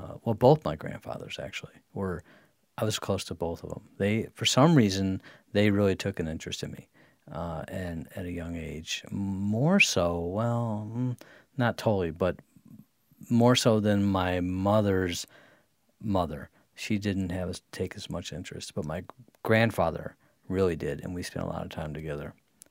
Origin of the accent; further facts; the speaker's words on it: Grosse Pointe, Michigan, United States; because I lived in Grosse Pointe where I grew up in the Lake St. Clair, where there's a lot of freighters